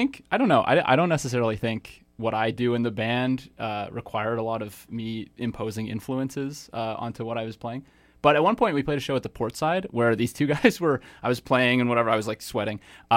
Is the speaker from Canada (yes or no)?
yes; Winnipeg, Manitoba, Canada; I'm from Winnipeg